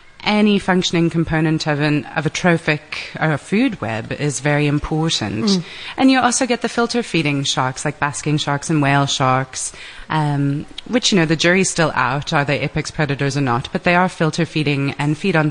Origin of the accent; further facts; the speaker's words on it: Canada; now in South Africa; I'm a Canadian citizen